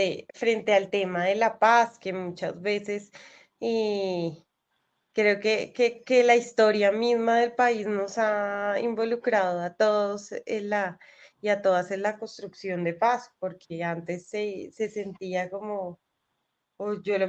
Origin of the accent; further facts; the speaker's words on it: Colombia; a nosotros como colombianos y colombianas